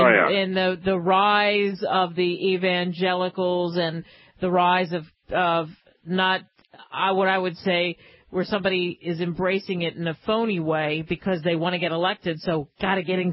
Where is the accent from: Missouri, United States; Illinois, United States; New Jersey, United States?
New Jersey, United States; Campbell's Soup, just a stone's throw away from where I grew up in New Jersey, it's the world's biggest soup maker